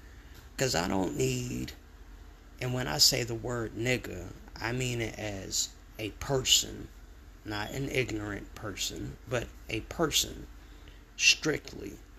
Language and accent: English; Arizona, United States; So growing up in Arizona, I dealt with a lot of white people.